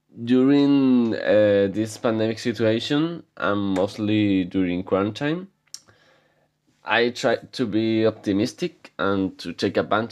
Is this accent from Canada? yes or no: no; Spain; English is a second language; I'm 16 years old and I'm from Spain.